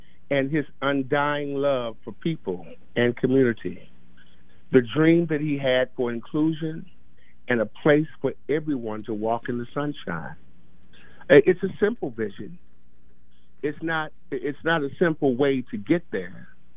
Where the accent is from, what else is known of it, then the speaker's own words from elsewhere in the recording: St. Louis, Missouri, United States; You know, I was raised in St. Louis, and in places like St. Louis and in the South and in places like New York and et cetera, people who understand what a roach is knows that roaches can be a problem.